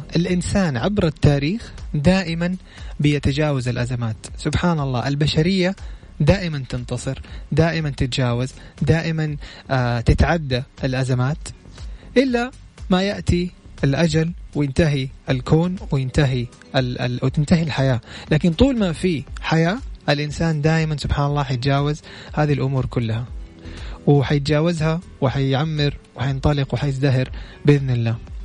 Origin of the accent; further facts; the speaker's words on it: Saudi Arabia; راح نفتخر فيه كلنا كسعوديين وكعرب وكخليجيين وكمسلمين